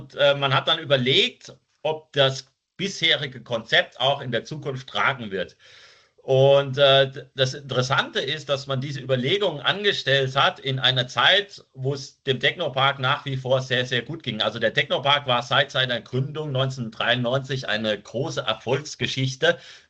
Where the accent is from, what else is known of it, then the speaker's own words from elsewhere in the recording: Rhineland-Palatinate, Germany; now in Switzerland; ich komme aus der Pfalz